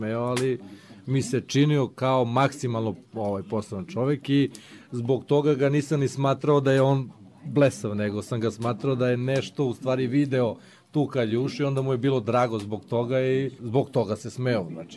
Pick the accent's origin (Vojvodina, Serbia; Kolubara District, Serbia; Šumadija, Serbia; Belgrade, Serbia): Belgrade, Serbia; dolazim iz Beograda.